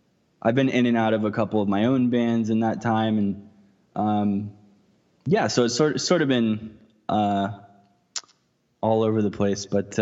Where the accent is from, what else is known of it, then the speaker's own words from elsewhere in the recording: Texas, United States; I'm from Texas originally, like I said, so all of that's in Texas right now